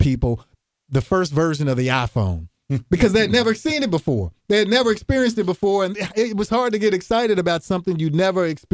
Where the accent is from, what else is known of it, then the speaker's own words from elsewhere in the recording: Louisville, Kentucky, United States; When I grew up in West Louisville, I was contributing to that, to the bottom end of that average.